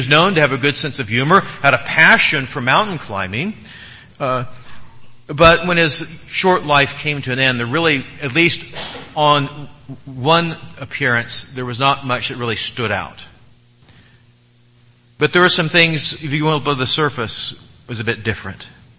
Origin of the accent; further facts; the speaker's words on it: United States; Because they recognized me, pegged me as an American.